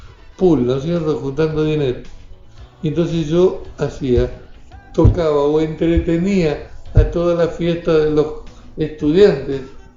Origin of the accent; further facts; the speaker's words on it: Argentina; born there; yo no soy argentino, yo nací en Argentina